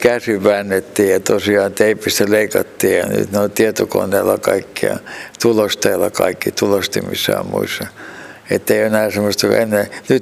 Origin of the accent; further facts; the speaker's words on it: Tampere, Pirkanmaa, Finland; also born or lived in Varkaus; Että me muutettiin muistaakseni vuonna 1952, että mä olin joku 5-vuotias, mä menin kouluun sitten Tampereella.